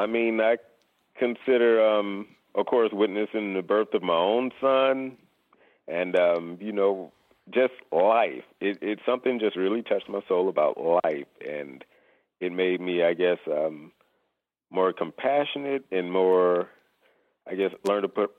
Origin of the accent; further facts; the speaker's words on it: St. Louis, Missouri, United States; now in Phoenix, United States; I'm originally from the St. Louis area before I located to Phoenix.